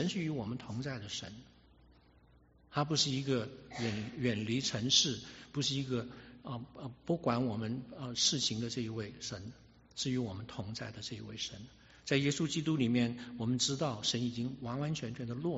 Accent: Taiwan; 我们从台湾来的也很关心台湾的大选啊

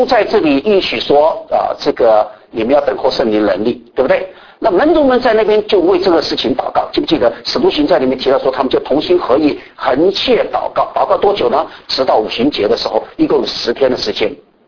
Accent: Kaohsiung, Taiwan; 但是我生长在台湾高雄一个就是比较乡下的地方

